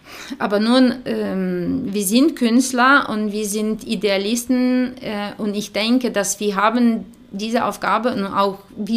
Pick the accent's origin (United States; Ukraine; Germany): Ukraine; German is a second language; ich komme ja aus Ukraine, aus Osteuropa.